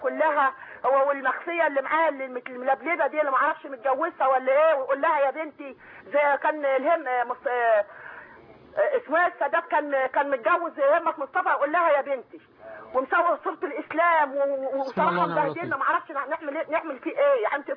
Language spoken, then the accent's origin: Arabic; Minya, Minya Governorate, Egypt; انا من المنيا.